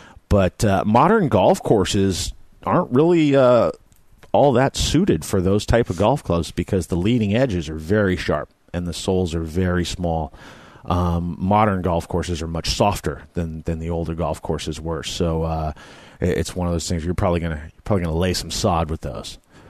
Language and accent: English; California, United States; I'm from the Bay Area originally